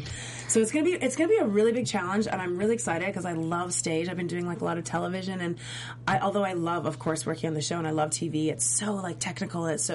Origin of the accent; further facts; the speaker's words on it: Canada; and I'm Canadian